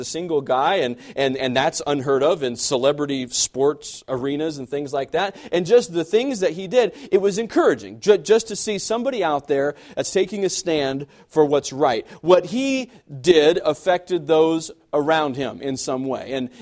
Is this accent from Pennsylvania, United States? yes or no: no; Mangum, Oklahoma, United States; Growing up in Mangum, we had tornado watches. It's just part of being, just living here.